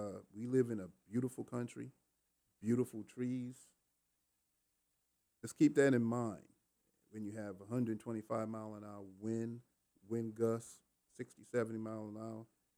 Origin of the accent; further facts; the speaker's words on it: the South, United States; Of course, you know, we're from the South. I believe every other household has a chainsaw.